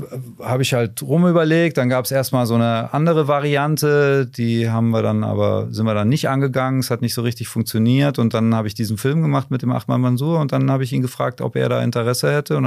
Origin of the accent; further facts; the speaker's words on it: Erlangen, Bavaria, Germany; Also es ist meine Heimatstadt und ich lebe da sehr gerne. Da sind meine Freunde.